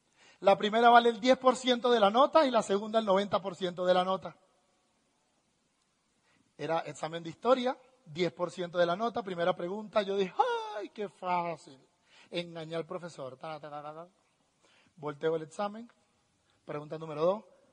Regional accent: Venezuela; Uy, que soy muy venezolano. Yo no hablo castellano, ya hablo venezolano, disculpen.

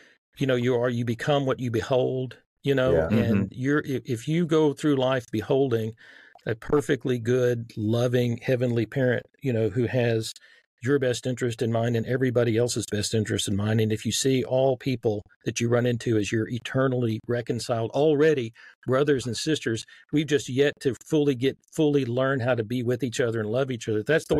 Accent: the South, United States; accent: Southern; if I put on my Southern accent, which is on a little bit right now

